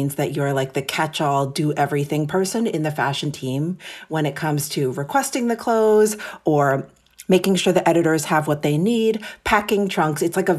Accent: New York City, New York, United States; Yes. So I am born and raised in New York City. My parents came to America from Japan in the late 60s. And interestingly, they actually met in New York.

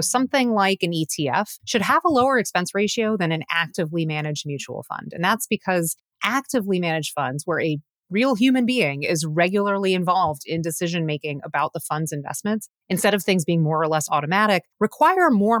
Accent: Miami, Florida, United States; So I'm actually originally from Miami, and I always love a listener question or response from my hometown.

